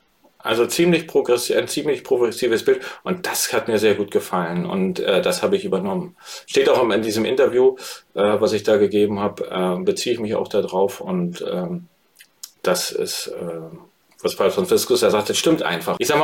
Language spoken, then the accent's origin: German; East Germany, Germany; ich bin ja in der DDR groß geworden